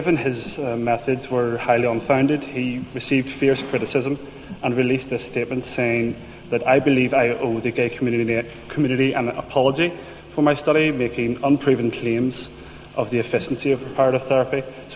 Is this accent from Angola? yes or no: no; Northern Ireland, United Kingdom; as a young LGBT individual, born and raised in Northern Ireland